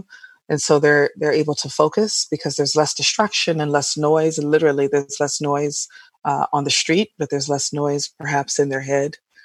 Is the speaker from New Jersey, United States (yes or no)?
no; Detroit, Michigan, United States; now in Bay Area, United States; And I grew up in Detroit, Michigan. It was a cool thing.